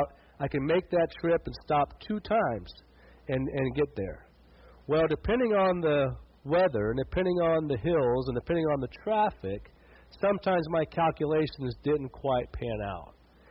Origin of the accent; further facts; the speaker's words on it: Montana, United States; I went to school at York College and I was from Montana. And it was an 850-mile trip from northeast Montana to York, Nebraska, where I went to college.